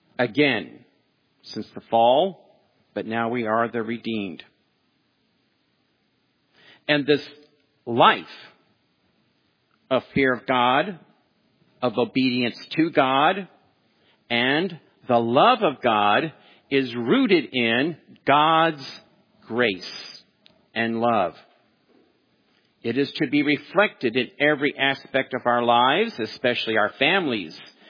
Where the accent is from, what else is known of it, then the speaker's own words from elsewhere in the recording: the South, United States; I'm from the South, so I can say that.